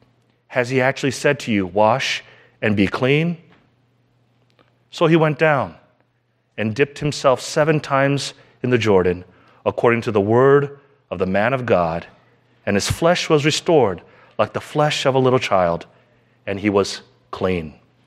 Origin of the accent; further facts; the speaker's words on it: South Korea; when I was growing up in Korea in the 70s, it was very difficult to get chocolate ice cream.